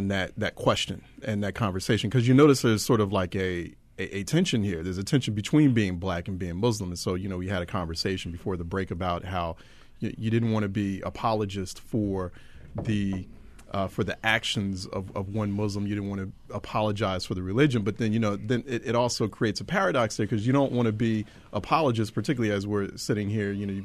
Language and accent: English; Philadelphia, Pennsylvania, United States; as someone who grew up in Philadelphia, I mean, that was all part of it. Part of growing up in Philly was that tension